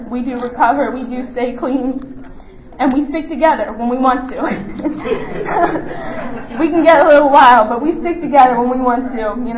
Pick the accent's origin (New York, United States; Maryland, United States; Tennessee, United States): Maryland, United States; Annapolis; I'm from the Annapolis area, and in my area, the meetings that I go to, there aren't a ton of women with clean time.